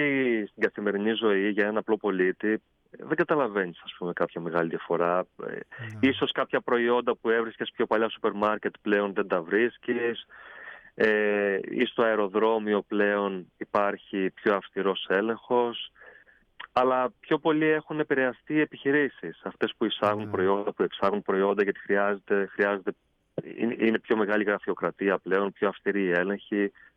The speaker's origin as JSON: {"language": "Greek", "region": "Peloponnese", "country": "Greece", "said": "Εγώ επειδή είμαι από την Πελοπόννησο, η σταφίδα ήταν το νούμερο ένα."}